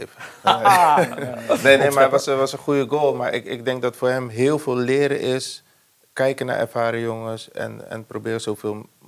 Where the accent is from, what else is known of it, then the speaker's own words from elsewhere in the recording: Randstad, Netherlands; Ik kon veel wedstrijden spelen en ik wilde weer richting de Randstad, waar ik vandaan kom.